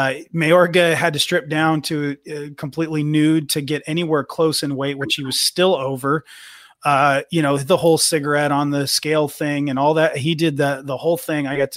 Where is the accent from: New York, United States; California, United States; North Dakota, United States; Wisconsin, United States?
California, United States; I grew up in the Bay Area. I live north of Nashville now, but I grew up born and bred in the Bay Area